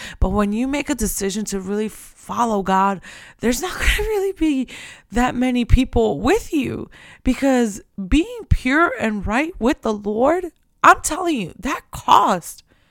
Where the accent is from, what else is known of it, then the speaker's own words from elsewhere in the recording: Florida, United States; Like, I'm from Florida. Where y'all at, Florida?